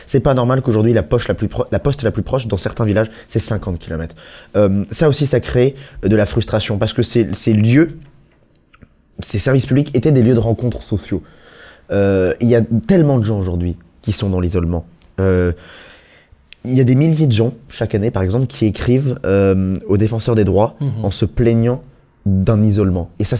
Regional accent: Pays de la Loire, France; moi, je suis pas originaire de Bretagne, j'ai grandi en Vendée

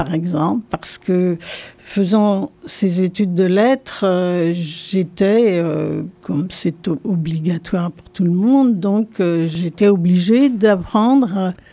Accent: Sévignac, Brittany, France; first language Gallo; French is a second language; Je suis originaire de Sévignac, près de Bron, donc, où j'ai grandi jusqu'à 6 ans dans la ferme de mes grands-parents. J'y suis restée donc tout ce temps et j'ai appris à parler en fait en galop. Donc c'est ma langue maternelle.

